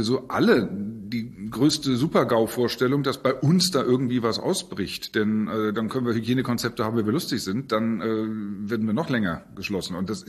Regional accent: Northern Germany, Germany; wir sind ja hier nicht unbedingt eine Karnevalshochburg und so bin ich aufgewachsen.

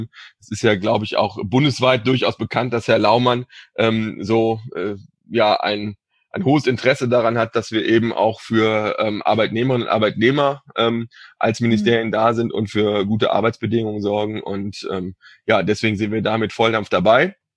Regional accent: Cologne, North Rhine-Westphalia, Germany; ich komme aus Köln

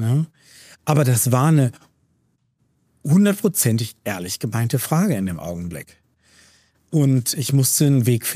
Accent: Schöppingen, North Rhine-Westphalia, Germany; Wie oft ich schon gesagt habe, ja, ich komme aus Münster. Denn Schöpping ist nicht so einfach zu erklären. Das ist irgendwo zwischen Münster, Ahaus, Grunau, Nähe der niederländischen Grenze.

